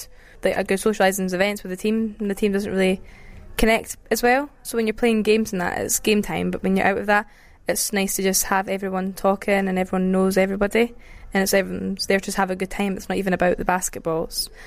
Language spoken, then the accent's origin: English; Edinburgh, Scotland, United Kingdom; Edinburgh.